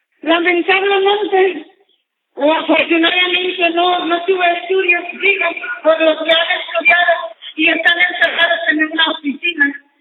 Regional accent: Oaxaca, Mexico; originaria del estado de Oaxaca. Creo que ya lo vieron por la estatura, ¿verdad? Ya se dieron cuenta. Soy oaxaqueña, con mucho orgullo lo digo

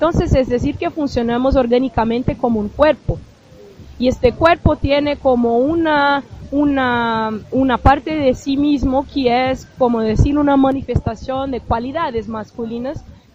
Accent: Brazil; soy de Brasil. Hago parte del colectivo feminista afrobrasileño en la ciudad de Río, colectivo Madalena Anastasia.

